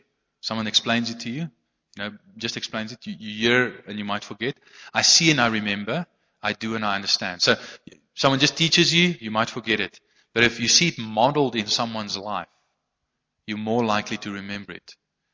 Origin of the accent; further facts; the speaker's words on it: South Africa; most of, you know, the Afrikaner boykies are like me, you know, they're quite big. We're from Dutch descent